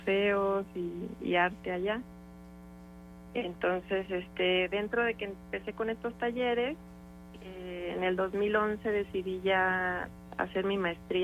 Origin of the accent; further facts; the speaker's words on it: Mexico City, Mexico; born there; now in Querétaro, Mexico; Yo nací en México, en la Ciudad de México, pero nunca he vivido ahí.